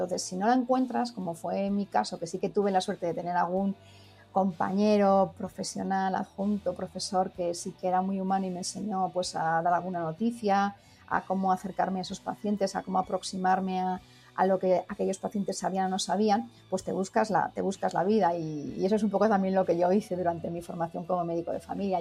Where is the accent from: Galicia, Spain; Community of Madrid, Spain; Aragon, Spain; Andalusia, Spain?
Aragon, Spain; Zaragoza; Yo soy de Zaragoza, estudié en la Facultad de Medicina de Zaragoza